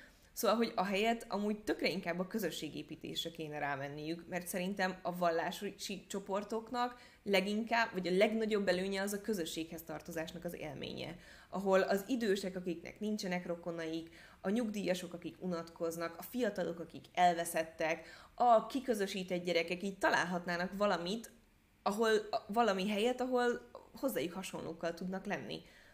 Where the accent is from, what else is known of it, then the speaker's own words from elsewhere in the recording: Hungary; Nekem magyarként eléggé fájt, hogy így elbasszák a megítélésünket.